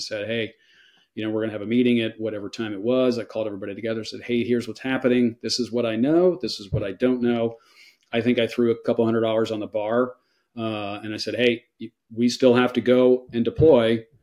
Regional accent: New Jersey, United States; And I grew up in Jersey and I didn't really follow college ball.

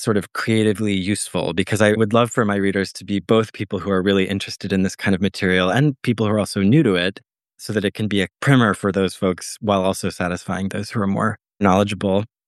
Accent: Charlottesville, Virginia, United States; now in New York City, United States; I'm a writer based in New York City. I grew up in Virginia, Charlottesville, Virginia.

